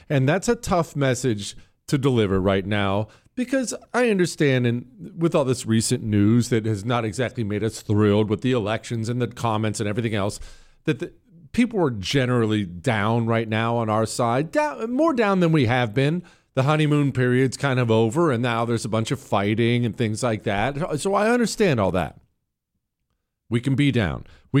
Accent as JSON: {"language": "English", "region": "Texas", "country": "United States", "tie": "born or raised there", "said": "That in places like my home state of Texas, we had elections that were not well advertised."}